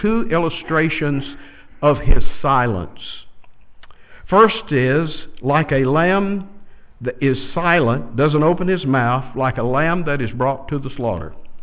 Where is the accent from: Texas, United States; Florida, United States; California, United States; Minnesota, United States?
Texas, United States; I had sheep growing up in Texas. I grew up on a cotton farm.